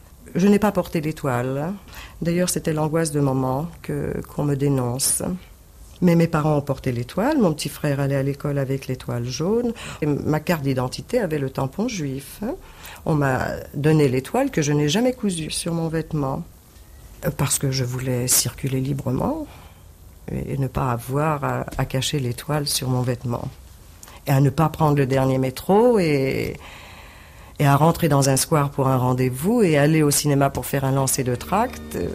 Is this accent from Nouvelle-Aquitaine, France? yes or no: no; Paris, Île-de-France, France; born there; Moi, je suis née à Paris. Et de parents d'origine polonaise. Hein. Nous sommes juifs d'origine polonaise. Mes parents sont venus en 23 en France. Je suis née en 24.